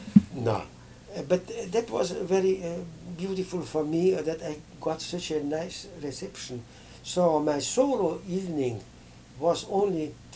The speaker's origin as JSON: {"language": "English", "region": "Berlin", "country": "Germany", "second_language": "English", "said": "he came from Leipzig, and I came from Berlin."}